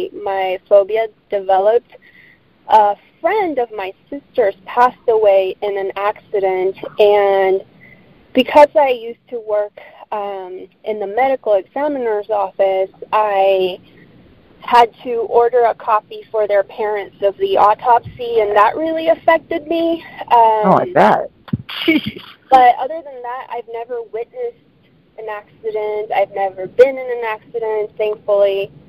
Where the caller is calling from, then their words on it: Tucson, Arizona, United States; I'm calling from Tucson, Arizona.